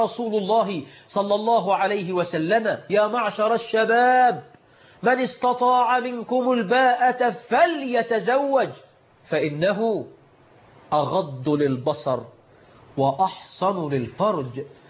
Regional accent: Egypt

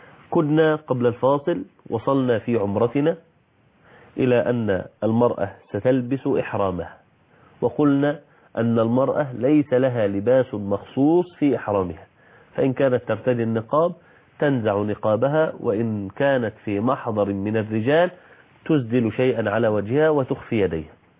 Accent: Egypt

